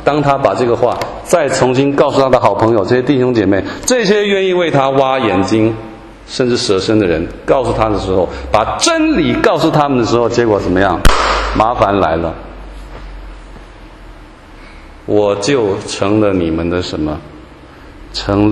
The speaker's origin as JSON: {"language": "Chinese", "country": "Taiwan", "said": "我们台湾人用导电啊，这个电导了，导电。"}